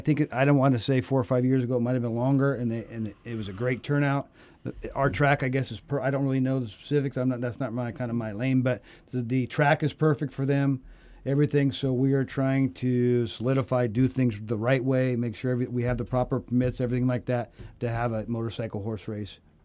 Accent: Ferndale, United States; I grew up in Ferndale. I grew right across the field from Ferndale. I've been going to Ferndale Fair for my whole life.

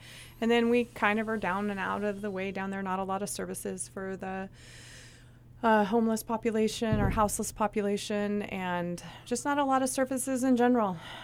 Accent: Eureka, California, United States; Actually, we're from Eureka. They were Eureka residents.

